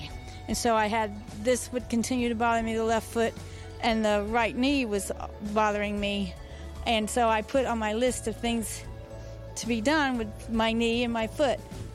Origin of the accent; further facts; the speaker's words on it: Cleveland, Tennessee, United States; from Cleveland, Tennessee.